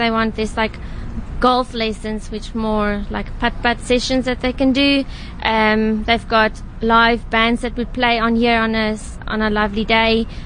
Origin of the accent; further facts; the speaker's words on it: Somerset West, Western Cape, South Africa; No, I'm not. I'm actually from Somerset West, so close to home.